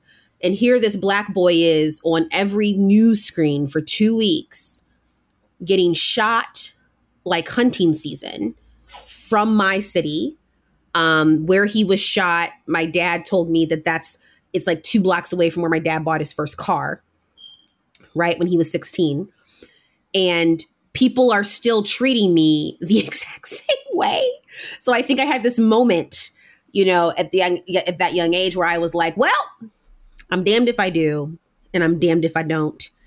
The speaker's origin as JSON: {"language": "English", "town": "St. Louis", "region": "Missouri", "country": "United States", "said": "as a person who's also from St. Louis, and I carry that with me very publicly, so everybody knew that I was from St. Louis."}